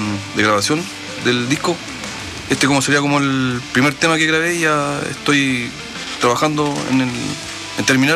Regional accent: Santiago, Santiago Metropolitan, Chile; moved away as an adult; now in Valdivia, Chile; Yo soy santiaguino, pero yo cuando llegué en el año 2001 me di cuenta que había perdido mi vida de 21 años.

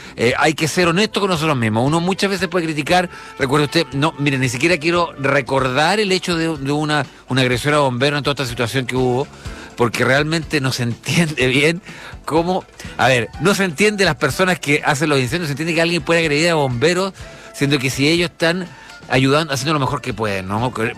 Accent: Chile; no vamos a decir que somos así los chilenos

